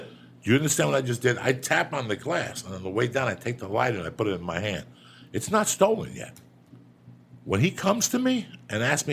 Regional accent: Boston, Massachusetts, United States; When you and I were growing up in Boston

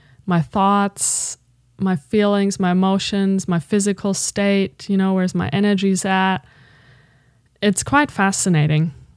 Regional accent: Germany; hey, you from Germany, I'm from Germany, woohoo.

